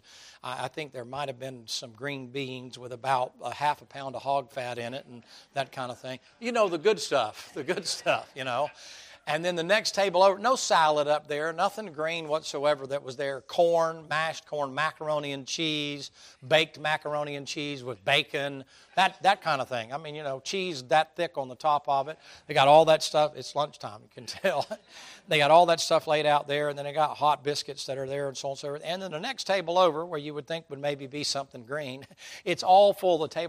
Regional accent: the South, United States; I said, I was raised in the South.

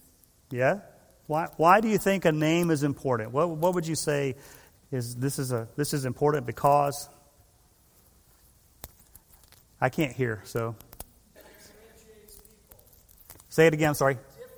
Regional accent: Macon, Georgia, United States; also born or lived in Hialeah, Florida; I'm from Macon, Georgia. Originally born in Hialeah, Florida, Emma, right near where you live. But my dad was in the Coast Guard, but we are all from Macon, Georgia.

